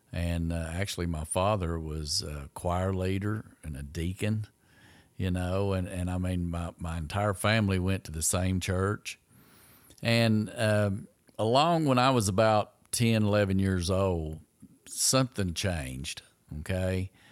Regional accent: Gray, Tennessee, United States; Been here my whole life. I was born in around Gray and have lived there my entire life and love this area, love the people.

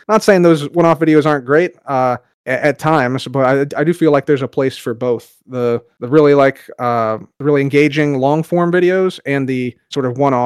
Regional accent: Chicago, Illinois, United States; I was a fan of the Chicago Cubs baseball team because I'm from Chicago area.

